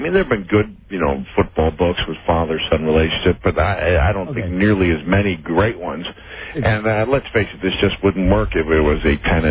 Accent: New York, United States; because I grew up in Long Island. It's about 1 hour and 10 minutes away without traffic.

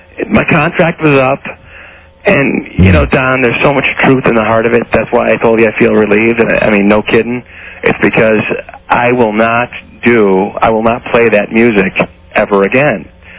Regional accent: Chicago, Illinois, United States; Two things going on in Chicago, believe it or not, my hometown.

